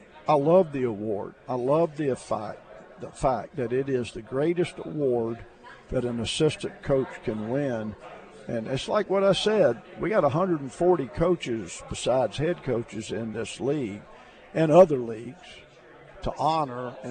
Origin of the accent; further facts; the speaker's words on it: Alabama, United States; I grew up in Alabama with no air conditioning.